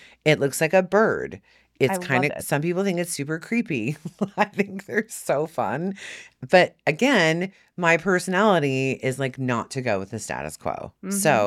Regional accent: Nebraska, United States; I don't know if that's how they pronounce it because I'm from Nebraska

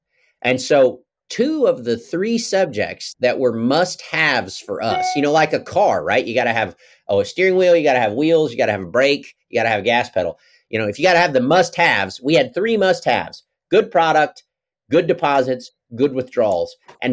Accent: Oklahoma, United States; moved away as an adult; now in Arkansas, United States; I love my state. I grew up in Oklahoma. I moved here when I was 18 to go to the University of Arkansas.

